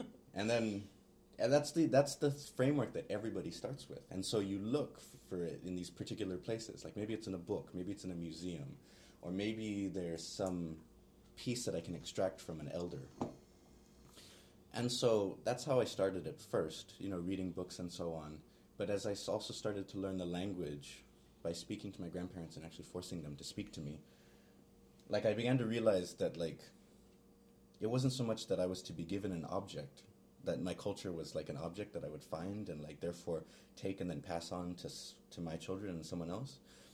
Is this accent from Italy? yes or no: no; Guam; And so it was a very weird experience growing up on Guam.